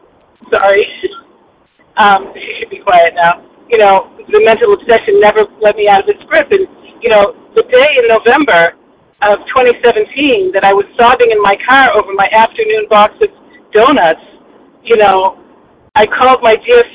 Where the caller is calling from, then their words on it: Massachusetts, United States; recovered in Western Massachusetts.